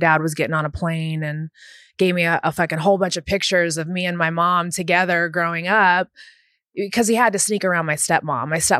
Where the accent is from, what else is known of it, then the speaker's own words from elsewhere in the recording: Las Vegas, Nevada, United States; also born or lived in Houston; But I was born in Houston, grew up in Vegas.